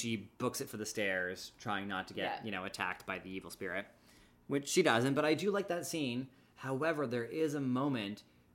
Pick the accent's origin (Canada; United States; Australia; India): Canada; Canadian by saying it's a pram? I don't know.